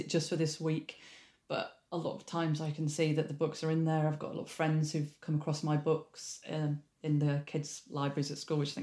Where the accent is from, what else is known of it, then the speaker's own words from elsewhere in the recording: Leeds, Yorkshire and the Humber, United Kingdom; and I'm from Leeds originally